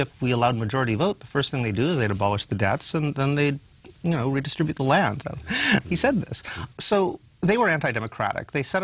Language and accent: English; New York, United States